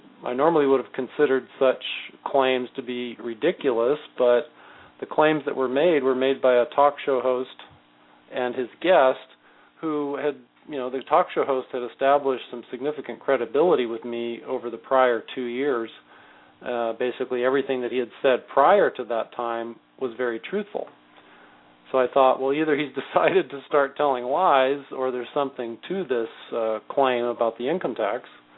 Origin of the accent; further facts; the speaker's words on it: San Jose, California, United States; I was born and raised in San Jose, which is about 50 miles to the south of San Francisco.